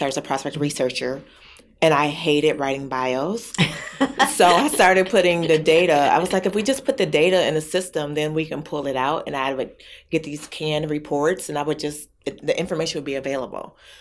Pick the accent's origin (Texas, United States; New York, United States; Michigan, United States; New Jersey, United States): Michigan, United States; Detroit; also born or lived in Chicago; born and raised in Detroit, but I also did undergrad in Chicago. So between Michigan and Chicago